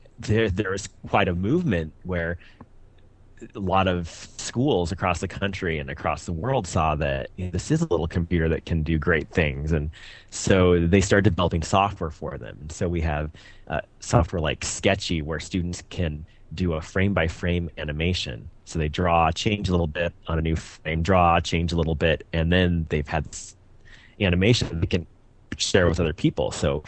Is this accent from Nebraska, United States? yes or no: yes; Nebraska, United States; now in Phoenix, United States; I'm originally from Nebraska. I've lived in Phoenix about a year.